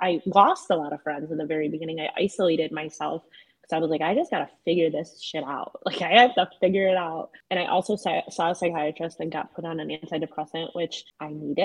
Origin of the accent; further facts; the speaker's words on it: Buffalo, New York, United States; Like I come from Buffalo.